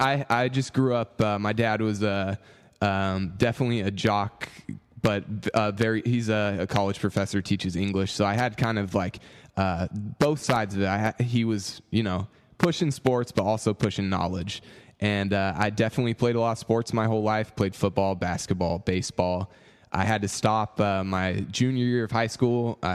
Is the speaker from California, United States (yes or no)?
yes; Paradise, California, United States; I'm like, yeah, I am from Paradise.